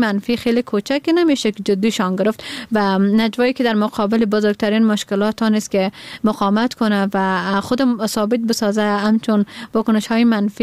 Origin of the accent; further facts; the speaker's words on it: Badakhshan, Afghanistan; born there; من در بدخشان متولد شدیم و زادگاهم بدخشان است.